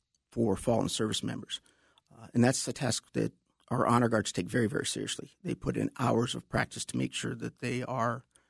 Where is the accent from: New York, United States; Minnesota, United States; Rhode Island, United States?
Minnesota, United States; Detroit Lakes; I'm up from Detroit Lakes